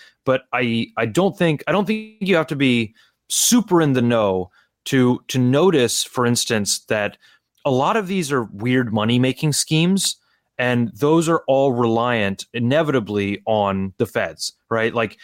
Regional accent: Houston, Texas, United States; Like we grew up in Houston on the north, you know, on the, basically in the suburbs of Houston where the public schools were very good, right?

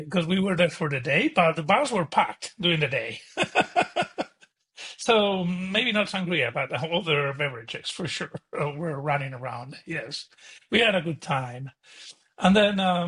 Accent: Pamplona, Navarre, Spain; So they were pleased to learn that I was actually from Pamplona, and some people took pictures with me.

